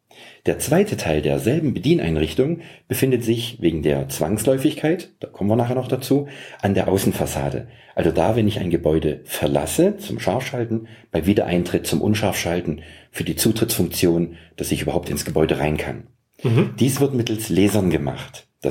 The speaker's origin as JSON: {"language": "German", "region": "Baden-Württemberg", "country": "Germany", "said": "und nicht nur als Schwabe, Energie sparen"}